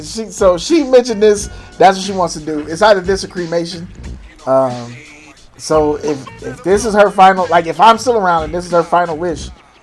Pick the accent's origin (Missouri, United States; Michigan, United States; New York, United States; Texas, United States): Missouri, United States; I'm from the Midwest.